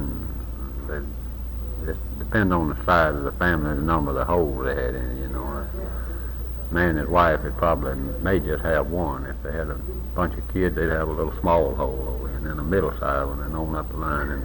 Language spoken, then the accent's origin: English; Missouri, United States; born there; Went to the latest house that I was born at in Missouri when I was about 5 years old.